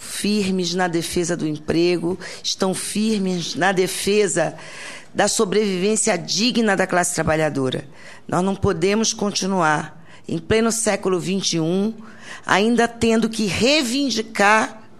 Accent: Belém, Pará, Brazil; eu também sou de uma região absolutamente abandonada historicamente pelo poder público. Eu sou do norte, eu sou de Belém do Pará

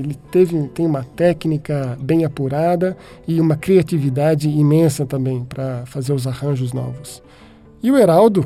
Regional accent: Bragança Paulista, São Paulo, Brazil; inspirada numa garotinha lá na minha cidade natal, Bragança Paulista

